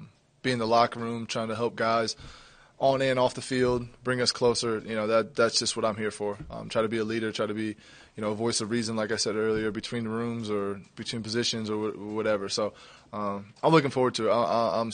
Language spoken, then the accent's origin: English; Ohio, United States; I'm from Ohio and I went to Iowa